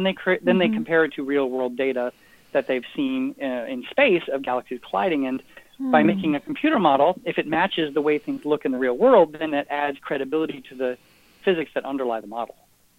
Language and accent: English; United States; now in Canada; So if I live in Canada and, you know, and I'm an American.